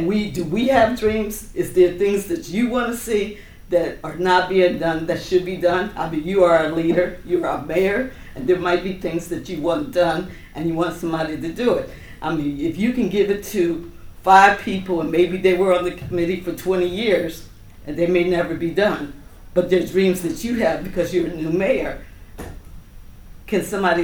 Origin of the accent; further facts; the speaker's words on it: Philadelphia, Pennsylvania, United States; And I come from a family of 11 children. We were extremely Ooh. Poor, and I grew up in Philadelphia.